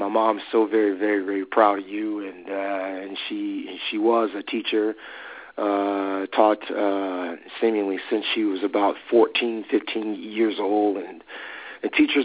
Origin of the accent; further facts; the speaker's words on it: Alabama, United States; I have been addicted to that whole process since I was a very, very young child growing up in Alabama.